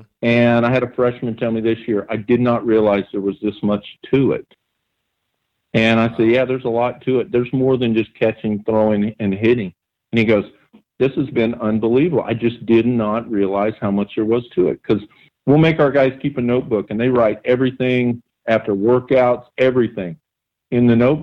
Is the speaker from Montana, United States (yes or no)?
no; California, United States; like I said, I was born in California and kind of lived my early years in California.